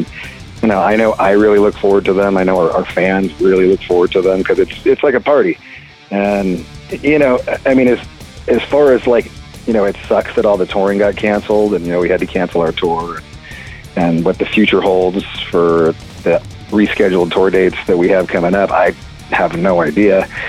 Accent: California, United States; I grew up in the Bay Area, kind of the golden era of the thrash scene.

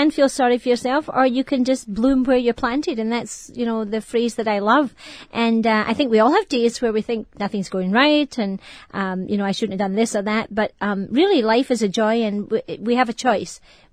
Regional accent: Scotland, United Kingdom; moved away as an adult; now in United States; I was born in Scotland and I lived there for about 30 years and thought I would probably live there all my life.

